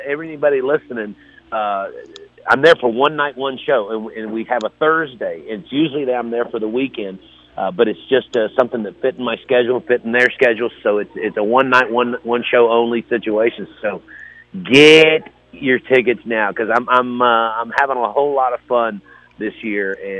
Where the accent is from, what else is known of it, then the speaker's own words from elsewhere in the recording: Kentucky, United States; instead of just going to Phoenix and flying back to my hometown of Kentucky, and then flying back to wherever, Denver